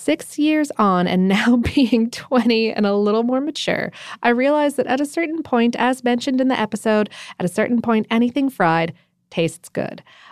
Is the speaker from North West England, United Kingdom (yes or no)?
yes; Widnes, North West England, United Kingdom; moved away as an adult; now in Scotland; So I was born in Widnes, just outside of Liverpool, and grew up on proper, fresh, and delicious, true fish and chips. 6 years ago, I moved to Scotland